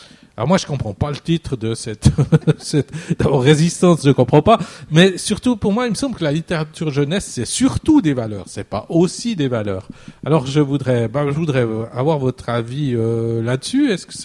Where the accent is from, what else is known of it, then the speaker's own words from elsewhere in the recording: Switzerland; je suis suisse, et puis j'ai tendance à dire les choses de manière allemande